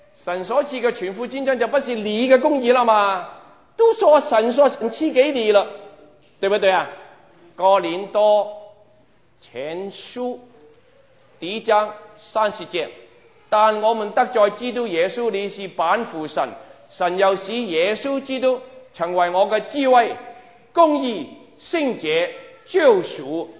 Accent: Hong Kong; born there; 我没有去过大陆。我虽然出生在香港，很可惜，我希望有机会去了大陆

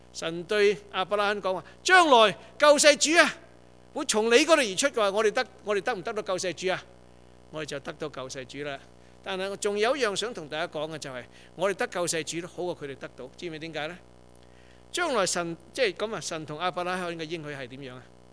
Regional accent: China; 我哋中國人真正係有福啊

